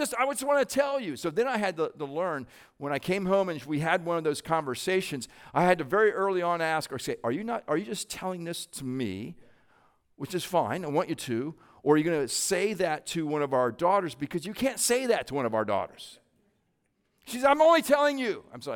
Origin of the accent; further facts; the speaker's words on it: Midwest, United States; Jill and I grew up in the Midwest. We went to Purdue, and she is a sports fan, as I mentioned.